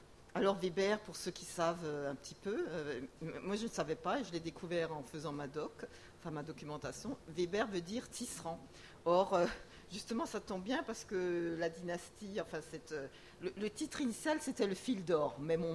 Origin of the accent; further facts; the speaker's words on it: Grand Est, France; born there; parce que je suis née en Alsace